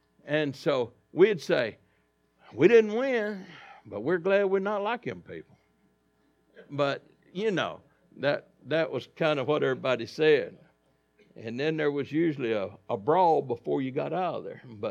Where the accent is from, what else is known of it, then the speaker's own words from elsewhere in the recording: Cottage Grove, United States; now in Buchanan, United States; We was raised in Cottage Grove. We wasn't from Buchanan, even though I live at Buchanan now.